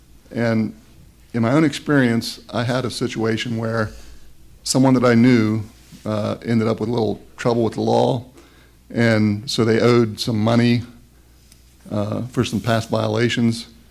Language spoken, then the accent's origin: English; Uniontown, Pennsylvania, United States; from Uniontown, Pennsylvania.